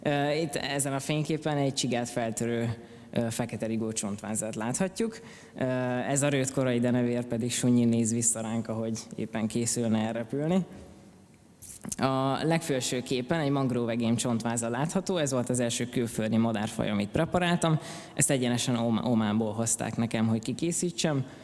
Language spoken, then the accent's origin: Hungarian; Karcag, Jász-Nagykun-Szolnok, Hungary; now in Szeged, Hungary; Én alapvetően karcagi származású vagyok, 1995-ben születtem, általános és középiskolai éveimet is szülővárosomban töltöttem, jelenleg pedig, mint ahogy említettem, Szegeden tanulok.